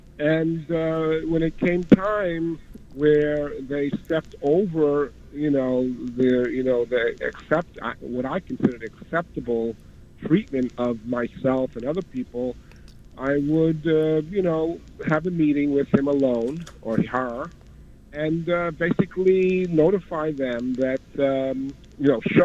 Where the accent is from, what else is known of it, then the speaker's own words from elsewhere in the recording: Queens, New York, United States; I'm from Queens.